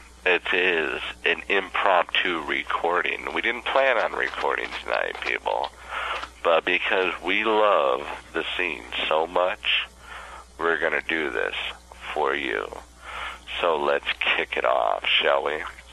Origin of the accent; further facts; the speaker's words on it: San Diego, California, United States; being the East Coast, because I was from West Coast, San Diego.